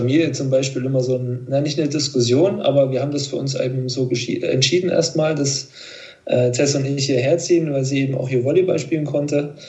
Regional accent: Thuringia, Germany; now in Switzerland; ich bin eben Thüringer natürlich.

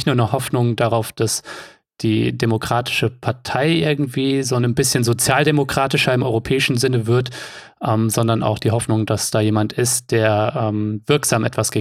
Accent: Offenbach am Main, Hesse, Germany; denn Offenbach ist meine Heimatstadt.

